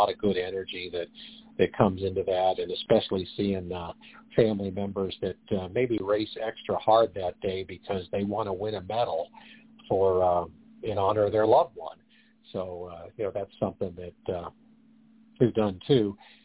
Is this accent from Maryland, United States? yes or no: no; Colorado Springs, Colorado, United States; moved away; So we always go to Colorado Springs every year, which I mentioned earlier, that's my hometown. It's where I grew up.